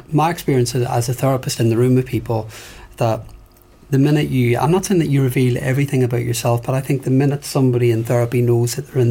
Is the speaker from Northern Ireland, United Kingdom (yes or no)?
yes; Northern Ireland, United Kingdom; But so growing up in Northern Ireland was interesting because, you know, you normalise lots of stuff.